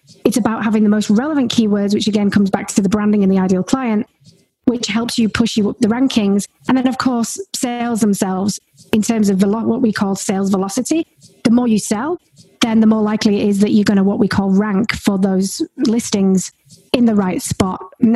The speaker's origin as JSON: {"language": "English", "country": "United Kingdom", "moved": "as an adult", "lives_now": "Australia", "said": "if you can't tell, I'm English, I'm British. I moved from the UK to Australia."}